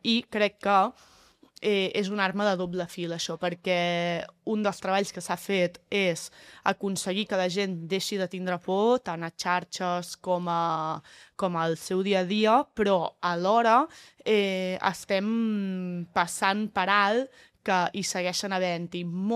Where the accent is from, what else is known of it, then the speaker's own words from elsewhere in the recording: Catalonia, Spain; un poble, no? De Catalunya Central, de 6.000 habitants, de sense referents, sense educació sexual, i a més, jo venint del jazz d'una família d'esquerres i molt progressista